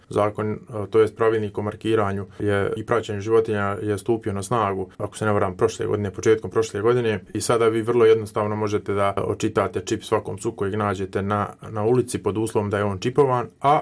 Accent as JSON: {"language": "Bosnian", "town": "Visoko", "region": "Federation of Bosnia and Herzegovina", "country": "Bosnia & Herzegovina", "tie": "born there", "also_born_or_lived": "Brčko", "said": "Ja sam rođen u Visokom, ja uopšte nemam neki osjećaj prema ravničarskim rijekama"}